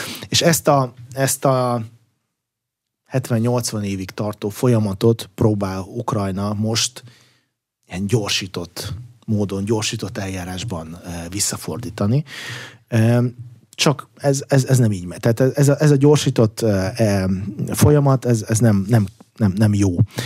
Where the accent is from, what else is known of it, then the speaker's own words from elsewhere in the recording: Belarus; mert Belarusból származom